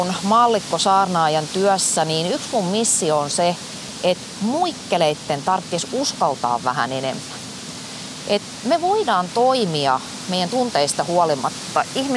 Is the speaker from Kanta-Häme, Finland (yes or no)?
yes; Ypäjä, Kanta-Häme, Finland; Ypäjältä, kyllä. Ypäjän aseman kylältä.